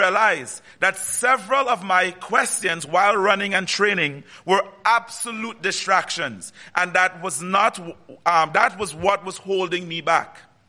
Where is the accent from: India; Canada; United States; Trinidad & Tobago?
Trinidad & Tobago; As you can tell, I have an accent. I'm from the Caribbean, from Trinidad and Tobago specifically.